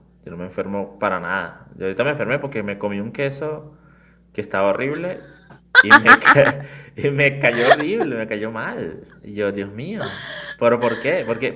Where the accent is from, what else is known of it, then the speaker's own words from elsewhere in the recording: Venezuela; moved away; yo he tenido ya 4 o 5 empleos desde que salí de Venezuela.